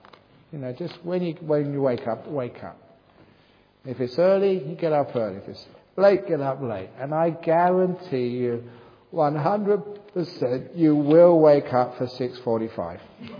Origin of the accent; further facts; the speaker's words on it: England, United Kingdom; I mean, when the Buddha was an Indian, I'm English.